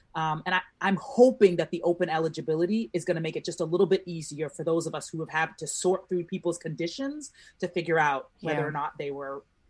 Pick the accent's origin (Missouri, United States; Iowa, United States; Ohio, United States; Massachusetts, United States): Massachusetts, United States; Boston; because I'm from Dorchester, we are one of the more hard hit neighborhoods within Boston